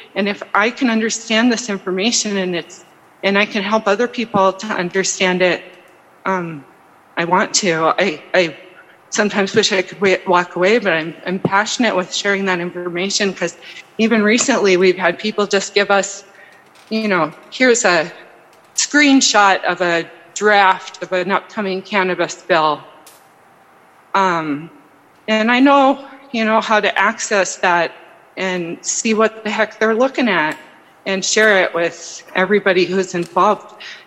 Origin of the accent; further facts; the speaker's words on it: Montana, United States; And I moved back to my home state after years away and wanted to understand it better and had the opportunity living in Helena